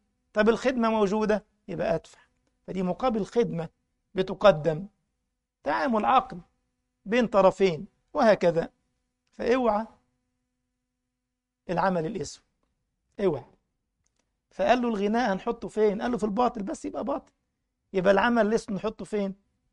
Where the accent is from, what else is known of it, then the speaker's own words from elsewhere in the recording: Egypt; فتذكرت إن أذكر قديما كان عندنا في مصر حاجة اسمها المدابغ